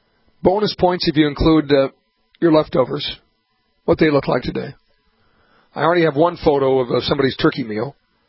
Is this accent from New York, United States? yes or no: no; Montevideo, Minnesota, United States; Montevideo, my hometown.